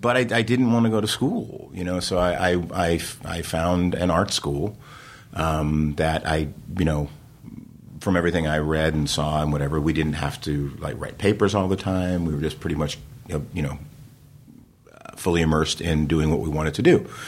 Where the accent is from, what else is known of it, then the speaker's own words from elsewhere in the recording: New Jersey, United States; I grew up in New Jersey. I was doing theater